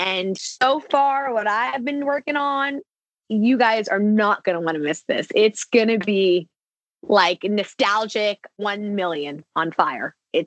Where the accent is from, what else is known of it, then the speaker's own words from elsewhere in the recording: East Coast, United States; what did I go through being a diverse child growing up on the East Coast